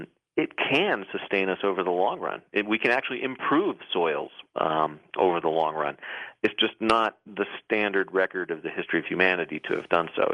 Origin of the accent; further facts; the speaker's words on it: Seattle, Washington, United States; I'm from Seattle. I love coffee, and I wanted good coffee.